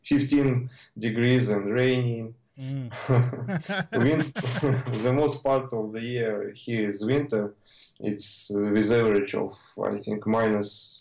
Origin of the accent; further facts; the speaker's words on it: Omsk, Omsk Oblast, Russia; I'm from Omsk. It's a big industrial city in West Siberia. It's an average Russian city with all the advantages and disadvantages.